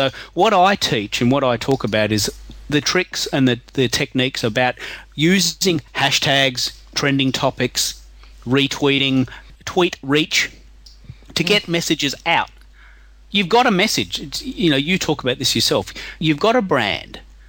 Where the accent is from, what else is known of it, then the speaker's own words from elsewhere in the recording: Australia; Because I'm from Aussie